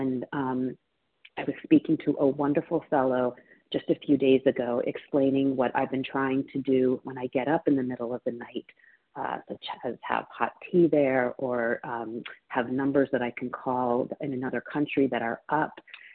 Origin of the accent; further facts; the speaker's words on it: Philadelphia, Pennsylvania, United States; from Philadelphia, Pennsylvania